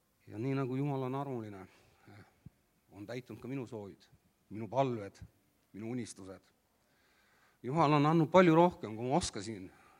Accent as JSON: {"language": "Estonian", "town": "Pärnu", "region": "Pärnu County", "country": "Estonia", "said": "Kõigepealt ma tutvustan ennast. Ma olen pärit Pärnust. Ma olen 42-aastane. Ma olen 3 lapse isa."}